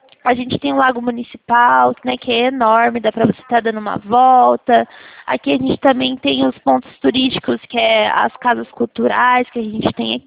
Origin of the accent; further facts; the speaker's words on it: Araras, São Paulo, Brazil; Eu sou de Araras.